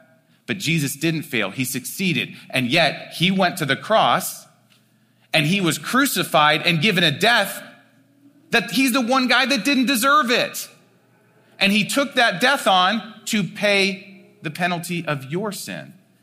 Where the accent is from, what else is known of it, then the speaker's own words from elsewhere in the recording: Cleveland, Ohio, United States; I'm from Cleveland, Ohio, originally.